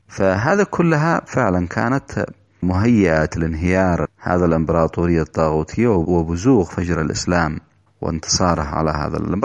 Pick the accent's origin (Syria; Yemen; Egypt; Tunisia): Yemen; نحن كشعب يمني مستضعف مظلوم تحرك بثقافة القرآن